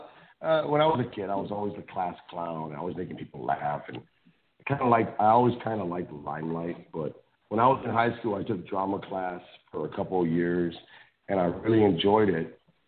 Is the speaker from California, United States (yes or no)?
no; East Chicago, Indiana, United States; But I was born and raised in East Chicago, Indiana. I'm very proud of that. A small city here by the lake, Lake Michigan.